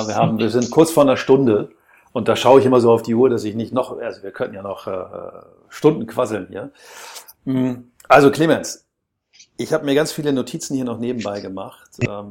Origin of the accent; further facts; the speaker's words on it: Herten, North Rhine-Westphalia, Germany; born there; Und ich bin ja so ein geduldetes Nordlicht. Ich komme ja aus dem Pott, ne? Ich bin ja um die Ecke geboren von Schalke. Ja, in Herten.